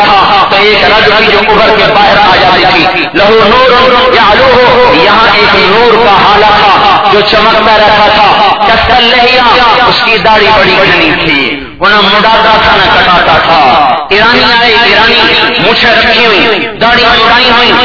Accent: Multan, Punjab, Pakistan; میں نے کہا جی ملتان، کہا ملتان میں کہاں سے ہیں، میں نے کہا جی خانے والے

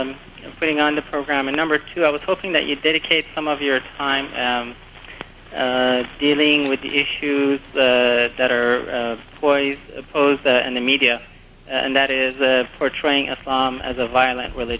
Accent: United States; I'm an American Muslim here, and unfortunately we get caught up in the negative reporting in the media.

